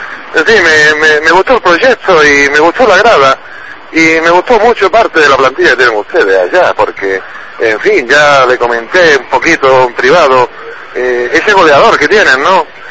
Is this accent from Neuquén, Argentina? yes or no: no; La Pampa, Argentina; yo me crié en La Pampa y corriendo en la pradera no tenía problema, me levantaba, me caía, ¿no?